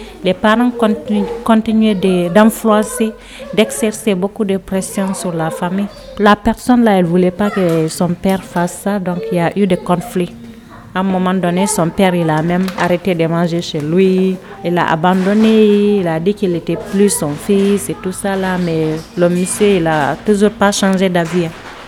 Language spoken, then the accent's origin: French; Gambia; also born or lived in Guinea; Je suis née en Guinée en 1984, d'une maman guinéenne, d'un papa gambien. Donc, à l'âge de 6 ans, en 1990, ma famille a déménagé en Gambie parce que mon père, il voulait rentrer au pays.